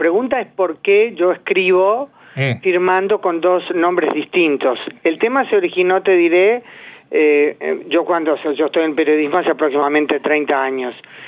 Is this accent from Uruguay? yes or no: yes; Uruguay; now in Israel; Pero cuando empecé a hacer periodismo en Uruguay, tanto radial como escrito, me parecía rarísimo no usar el nombre con el que crecí en Uruguay, claro. Que hasta ahora sigo sintiendo también mi país, además de Israel.